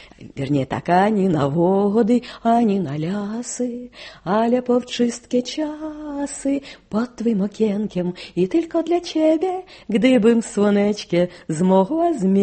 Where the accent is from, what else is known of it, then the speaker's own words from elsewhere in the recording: Berdyansk, Zaporizhzhia Oblast, Ukraine; мы жили в Бердянске